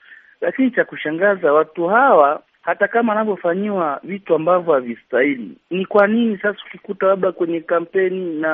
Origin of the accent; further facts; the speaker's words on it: Tanzania; Kwa mimi nikiwa kama Mtanzania